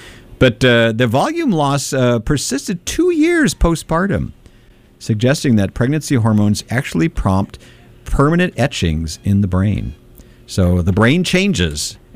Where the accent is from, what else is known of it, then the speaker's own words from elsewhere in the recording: Kentucky, United States; This is the thing about growing up in Kentucky, you know, all kinds of crazy stuff.